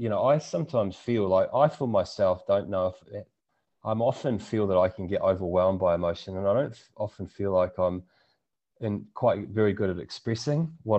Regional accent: New Zealand; as a Kiwi male, you know, it almost wasn't actually appropriate to come out and say, I'm angry, I'm sad, or I'm happy.

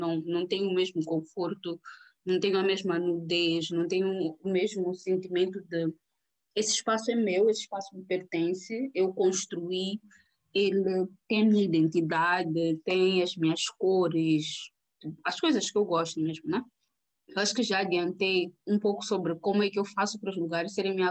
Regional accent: Maputo, Maputo City, Mozambique; Eu nasci em Maputo, cresci em Maputo, cresci no bairro ferroviário, tal como Benjamin, nunca precisei sair da minha zona para encontrar hospital, escola, fiz ensino primário e secundário todo perto de casa.

